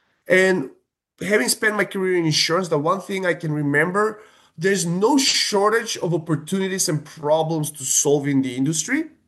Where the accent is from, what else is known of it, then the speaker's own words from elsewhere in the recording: North Macedonia; English is a second language; moved away as an adult; now in United States; So I'm originally from North Macedonia, born and raised there. It's a country in southeastern Europe, part of former Yugoslavia. I came to the U.S. a long time ago for school